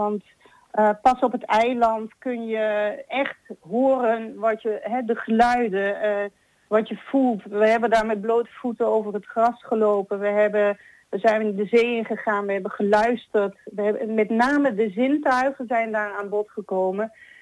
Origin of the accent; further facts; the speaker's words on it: Netherlands; Nou, we zijn Nederlanders en iedereen heeft wel een beetje passie voor de eilanden.